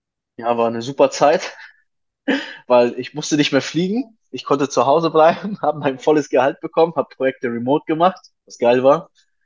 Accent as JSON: {"language": "German", "region": "Hamburg", "country": "Germany", "tie": "born or raised there", "lives_now": "Dubai, United Arab Emirates", "said": "wie du schon gesagt hast. Ich bin ja ursprünglich aus Afghanistan. Ich bin aber in Deutschland geboren und aufgewachsen. Ich komme aus Hamburg ursprünglich"}